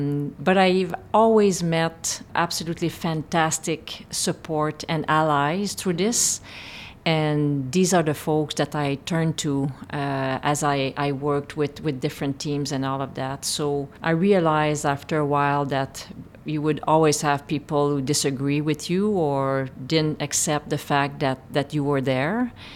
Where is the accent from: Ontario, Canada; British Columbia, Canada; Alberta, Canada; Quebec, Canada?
Quebec, Canada; Val-des-Sources; Oh, I grew up in a small mining town called Val des Sources.